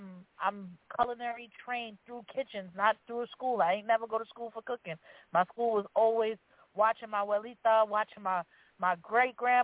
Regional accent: Brooklyn, New York, United States; I'm from Brooklyn, like my hometown Bushwick. We hustlers out there.

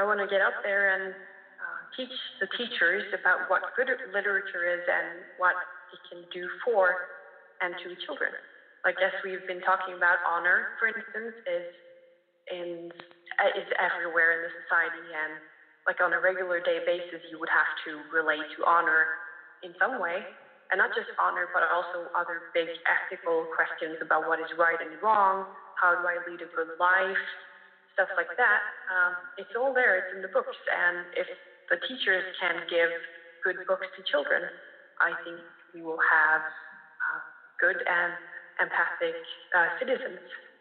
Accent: Norway; Norway, so it's obviously a very different city. And it's more intense. You guys have more action than in my hometown.

